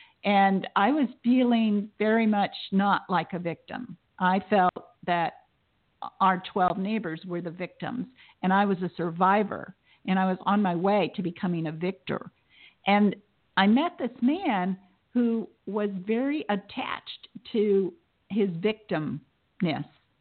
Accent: the South, United States; And I grew up in the South, so we're all storytellers there.

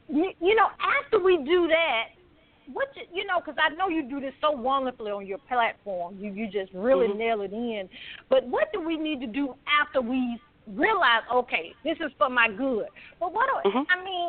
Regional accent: the South, United States; Because, you know, I'm from the South, and, you know, in the South they said what stayed in the house, what happened in the house stayed in the house

